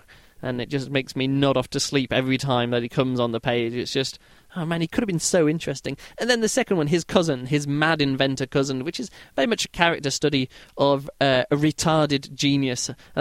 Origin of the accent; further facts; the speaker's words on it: United Kingdom; now in Germany; as all I know as a British guy living in Germany.